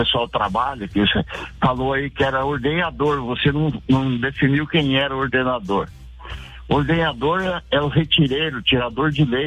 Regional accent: Paraná, Brazil; now in Curitiba, Brazil; eu moro no estado do Paraná, aqui em Curitiba, hoje, eu sou lá do Vale do Ivaí.

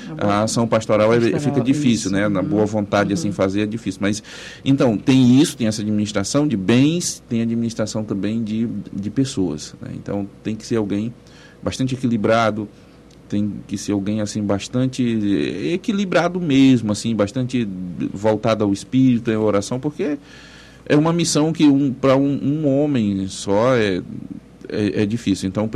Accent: Guajará, Brazil; born there; Eu nasci em Guajará

